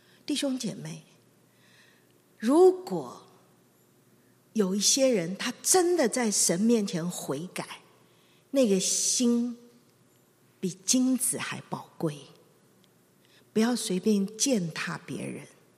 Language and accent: Chinese; China; 我们中国人不好意思啊，有时候也讲不出来啊